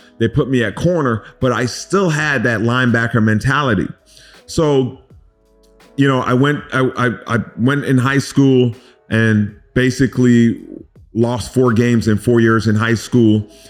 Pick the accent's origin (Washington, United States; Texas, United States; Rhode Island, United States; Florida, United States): Florida, United States; Miami; So, you know, I'm from Miami and I learned to play football in the mean parks, these little league parks in Miami.